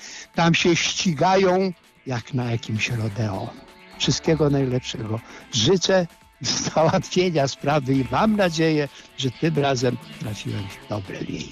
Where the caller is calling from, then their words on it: Głębokie, West Pomeranian Voivodeship, Poland; dzwonię z Głębokiego.